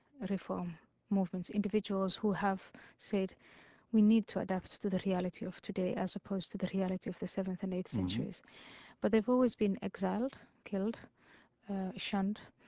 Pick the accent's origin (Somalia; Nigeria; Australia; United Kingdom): Somalia; also born or lived in Saudi Arabia / Ethiopia / Kenya / Netherlands; now in United States; Yes, I'm born in Somalia. I grew up in Somalia, Saudi Arabia, Ethiopia, and Kenya, and the Netherlands, and I became a member of parliament in Holland between 2003 and 2006, and I now live in the United States.